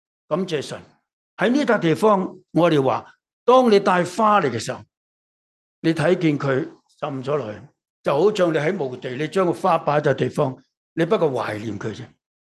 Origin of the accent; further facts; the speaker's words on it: China; 我们中国人最好了